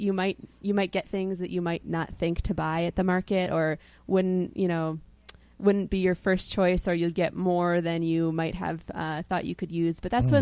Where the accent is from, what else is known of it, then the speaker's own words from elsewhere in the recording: Connecticut, United States; I'm from Litchfield County, Connecticut, mm-hmm. from a farm town there. I didn't grow up with a farming background, but my parents were back to the lander